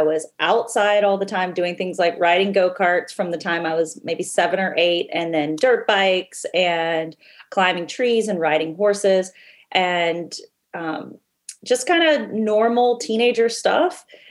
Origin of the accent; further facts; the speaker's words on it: the Carolinas, United States; Yeah. Right. 15 years old.